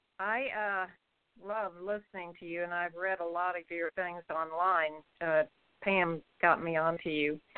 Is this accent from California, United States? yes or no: no; Fairbanks, Alaska, United States; born there; I was born in Fairbanks, Alaska.